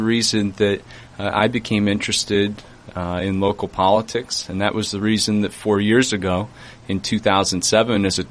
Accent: Peoria, Illinois, United States; I did move away for a time to go to college, and many of my friends growing up in Peoria made the decision not to come back.

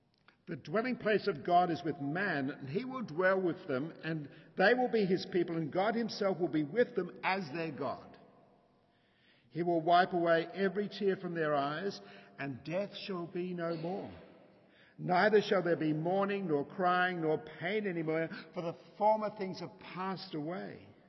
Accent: Australia; it stems from my growing up in Australia with black and white TV as a boy

